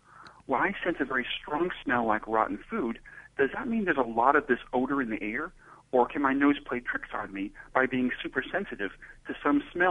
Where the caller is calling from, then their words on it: Cambridge, Massachusetts, United States; from Cambridge, Mass. In the USA.